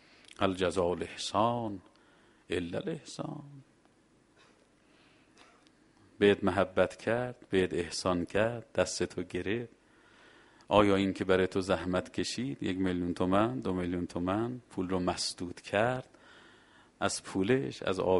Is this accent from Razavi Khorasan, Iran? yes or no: yes; Mashhad, Razavi Khorasan, Iran; ما خودمون بچه بودیم یادم میاد، ما بچه مشهدیم، مشهدم سرد سیره دیگه، خیلی هوا سرد میشد.